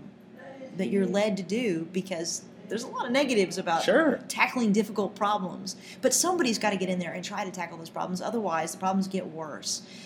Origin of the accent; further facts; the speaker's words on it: Prestonsburg, Kentucky, United States; I'm from Eastern Kentucky. I'm from Prestonsburg in Floyd County. My family has been there for nine generations since the 1790s.